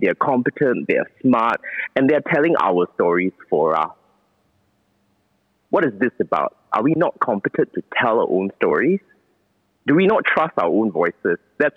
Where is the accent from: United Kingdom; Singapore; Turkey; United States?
Singapore; What is my experience as a human being, as a Singaporean?